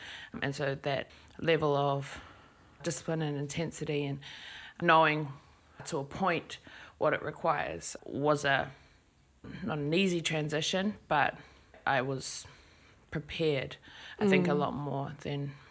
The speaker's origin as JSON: {"language": "English", "region": "Auckland", "country": "New Zealand", "tie": "born or raised there", "said": "Well, initially, my family's from West Auckland, Te Aratū. That was where our family house was, and I was raised by my grandmother and my mother, and went to school out there in my early years, primary school, and then we moved out to Central Auckland"}